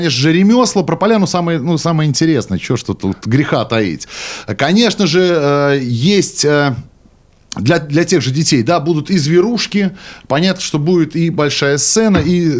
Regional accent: Pskov, Pskov Oblast, Russia; я вроде из Пскова никуда не уезжал

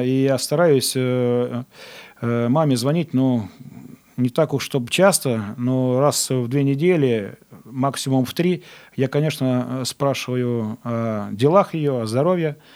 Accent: Belarus; вроде я сам родом из Беларуси, и вот по, так сказать, можно сказать, по родным языкам, по родной литературе я получал очень плохие оценки, у меня было очень плохо с произношением. У нас поселок, в общем-то, весь русский, все говорят на русском языке

